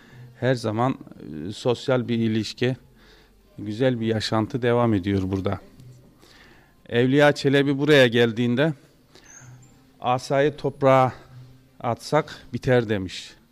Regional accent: Silifke, Mersin, Turkey; ben de Silifkeliyim. Emekli öğretmenim. Kendi memleketimiz, buraya yerleştik işte.

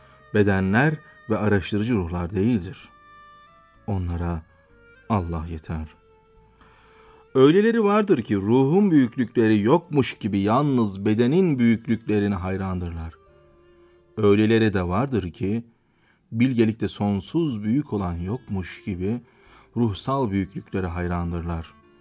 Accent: Kahramanmaraş, Turkey; Ben memleketim itibariyle Kahramanmaraş'ta örneğin işte Nisan Mayıs ayından sonra tarhana yapılır.

